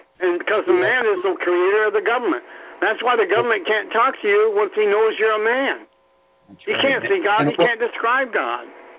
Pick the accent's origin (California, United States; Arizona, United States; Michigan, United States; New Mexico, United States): Arizona, United States; Phoenix; now in Virginia, United States; Right now, I'm on the East Coast. I'm in Virginia. I was born and raised in Arizona, Phoenix.